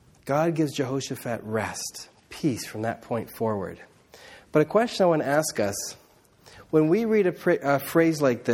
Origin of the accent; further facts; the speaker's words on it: Indonesia; where I grew up in Indonesia